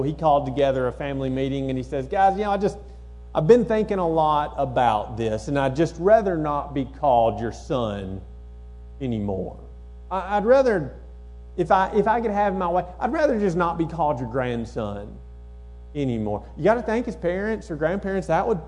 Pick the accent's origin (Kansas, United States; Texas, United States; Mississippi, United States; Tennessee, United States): Tennessee, United States; Lawrenceburg; now in Columbia, United States; I'm from Lawrenceburg, Tennessee, and even though I haven't lived there, in fact, I've probably nearly lived away from that town as long as I lived in that town